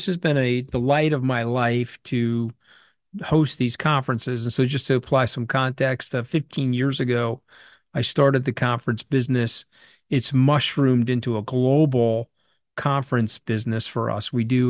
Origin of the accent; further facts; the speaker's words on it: New York, United States; I grew up on Long Island. My dad was a crane operator, so I lived in a blue-collar community.